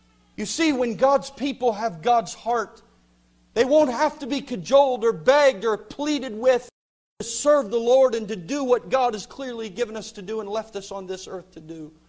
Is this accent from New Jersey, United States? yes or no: yes; New Jersey, United States; I grew up as a little boy in New Jersey. Don't hold that against me. I grew up in New Jersey